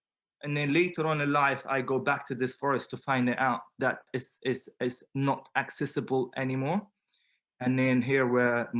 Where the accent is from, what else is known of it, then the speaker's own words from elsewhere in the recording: Jenin, Jenin Governorate, Palestine; English is a second language; moved away as an adult; now in London, United Kingdom; I grew up in the north of Palestine in a city called Jenin.